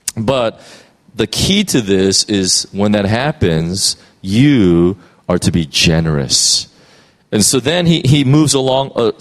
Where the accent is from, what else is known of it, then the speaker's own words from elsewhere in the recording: United States; And as American, I can really relate even more so that the people of God rely so much on government